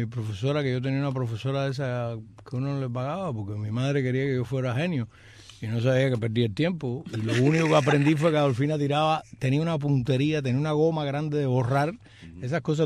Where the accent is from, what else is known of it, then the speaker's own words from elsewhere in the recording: Camagüey, Cuba; nosotros los dos somos camagüeyanos.